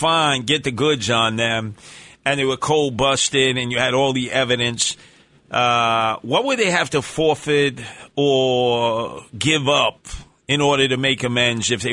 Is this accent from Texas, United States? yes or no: no; Canarsie, New York, United States; Yeah, I do. I came from Canarsie. It was like in their blood.